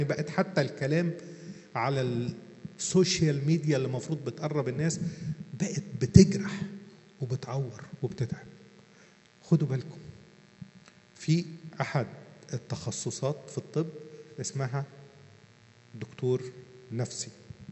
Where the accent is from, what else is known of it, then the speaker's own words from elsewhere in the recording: Egypt; احنا كمصريين